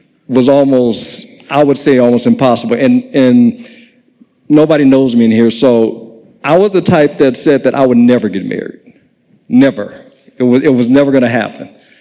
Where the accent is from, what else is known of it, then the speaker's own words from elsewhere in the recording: Los Angeles, California, United States; So I'm from Los Angeles.